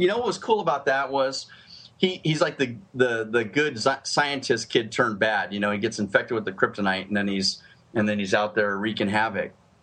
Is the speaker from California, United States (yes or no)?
yes; Hayward, California, United States; also born or lived in Minneapolis; took a lot of kids' classes where I grew up in Hayward, California. And then I ended up going to a performing arts high school in Minneapolis